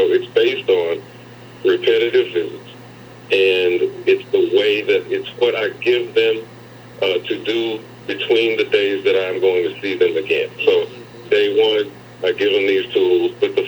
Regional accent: Tennessee, United States; And so why am I being called away from this destination city to my hometown, which is struggling to regain the pre April 4th, 1968 event that changed the trajectory of the city.

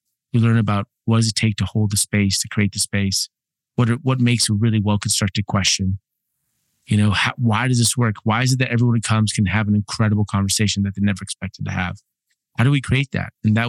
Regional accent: Los Angeles, California, United States; also born or lived in New York; Before that was New York for 18. And before that, I grew up in Los Angeles for 18 years.

